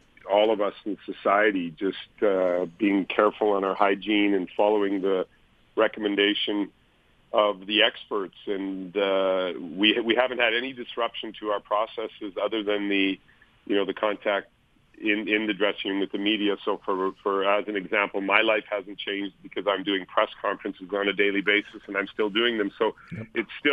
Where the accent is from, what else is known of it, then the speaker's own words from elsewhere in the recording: Switzerland; English is a second language; I experienced it through my home country, Switzerland